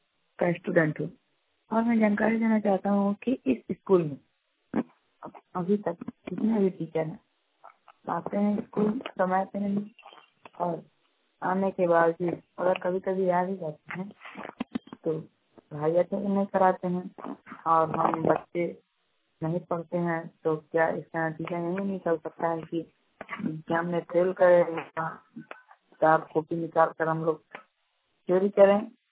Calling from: Benipur, Bihar, India; मैं प्रखंड चकरिया जिला पूर्वी चंपारण बिहार से बोल रहा हूँ और मेरा गांव हुआ बेनीपुर।

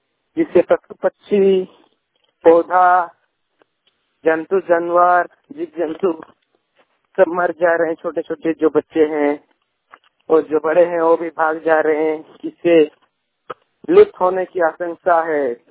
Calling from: Jamshedpur, Jharkhand, India; Panchayat Dandali, Block, Jamshedpur, East Bhumbhum, Jharkhand.

